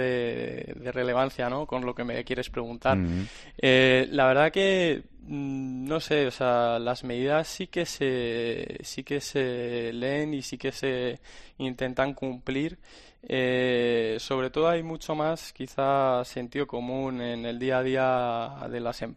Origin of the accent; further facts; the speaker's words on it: Madrid, Community of Madrid, Spain; now in Brussels, Belgium; Yo soy de Madrid.